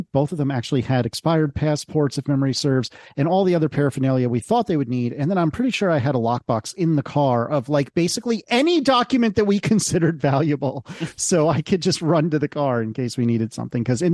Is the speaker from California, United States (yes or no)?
no; Newburgh, New York, United States; born there; And I was born in Newburgh, which is probably, I'm now probably giving away some sort of top secret state thing.